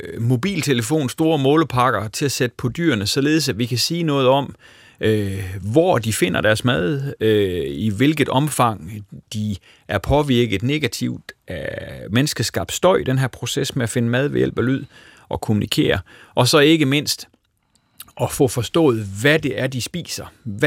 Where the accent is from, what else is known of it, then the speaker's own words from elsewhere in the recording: Aarhus, Central Denmark Region, Denmark; Nu kommer jeg fra Aarhus